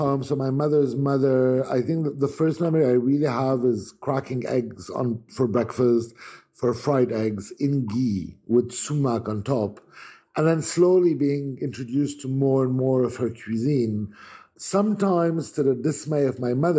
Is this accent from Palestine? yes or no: yes; Bethlehem, West Bank, Palestine; So I grew up in Bethlehem, but I went to the French school in Jerusalem.